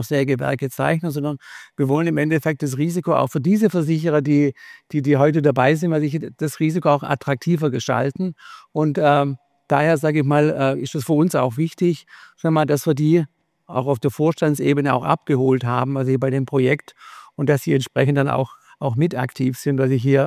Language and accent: German; Baden-Württemberg, Germany; jetzt bin ich Schwabe, weiß ich, sehr konservativ